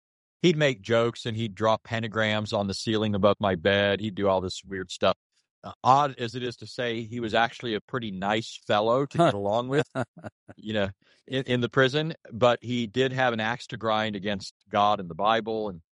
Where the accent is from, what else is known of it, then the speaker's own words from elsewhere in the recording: California, United States; But anyways, I grew up in Southern California then, and there were a lot of gangs